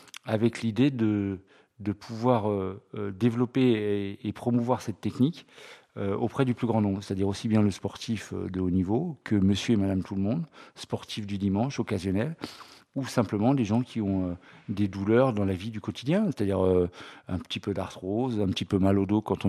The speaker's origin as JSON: {"language": "French", "town": "Paris", "region": "Île-de-France", "country": "France", "lives_now": "Toulouse, France", "said": "Pas du tout, moi je suis parisien, donc je viens déjà du Nord."}